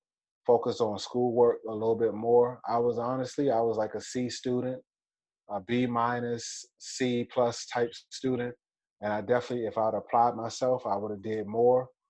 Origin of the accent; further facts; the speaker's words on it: Washington, District of Columbia, United States; Well, I grew up in Washington, D.C., northeast section of Washington, D.C.